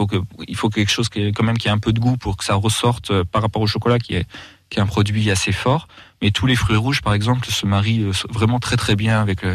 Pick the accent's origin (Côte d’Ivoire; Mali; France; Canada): France; Guéret, Nouvelle-Aquitaine; Parce que je suis du coin, je suis creusois, je suis né à Guéret